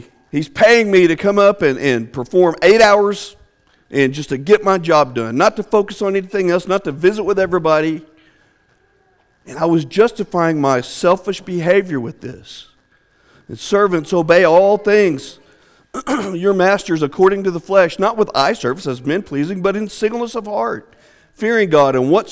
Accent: Shawnee, Oklahoma, United States; I'm from Shawnee, Oklahoma. I want to first of all give you guys an invitation to come. Anytime you happen to be driving through Shawnee, please give me a call.

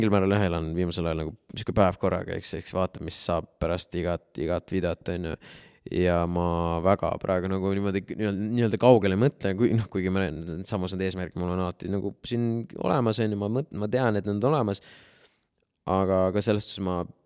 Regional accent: Jõgeva, Jõgeva County, Estonia; kuna ma olen ise Jõgevalt pärit

